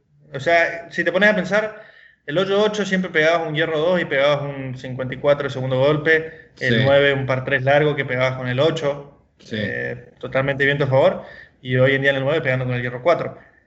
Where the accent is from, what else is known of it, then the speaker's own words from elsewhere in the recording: Argentina; Creo que somos 6 argentinos, 15 latinos.